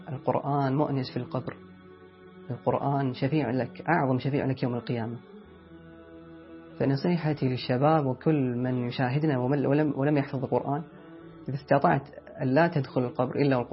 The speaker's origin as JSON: {"language": "Arabic", "country": "Pakistan", "second_language": "Arabic", "said": "تعرف شيخ أني باكستاني أعجمي."}